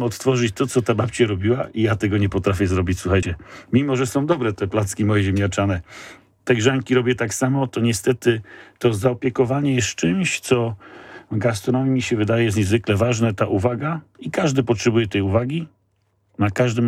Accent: Przeźmierowo, Greater Poland Voivodeship, Poland; No jestem z Przyźmierowa de facto pod Poznaniem, czyli jesteśmy faktycznie ze stolicy Wielkopolskiej, właściwie ze stolicy części zamiennych, bo Przyźmierowi była pierwsza giełda samochodowa.

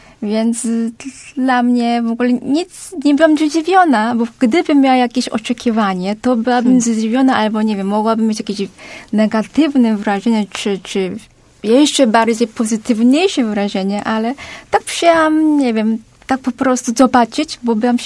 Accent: Seoul, South Korea; Polish is a second language; now in Wrocław, Poland; jestem z Seulu

